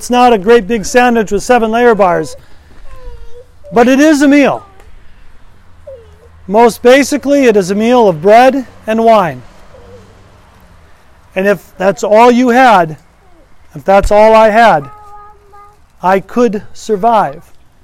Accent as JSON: {"language": "English", "region": "Wisconsin", "country": "United States", "said": "Remember, I'm from Wisconsin. Loads and loads of cheese."}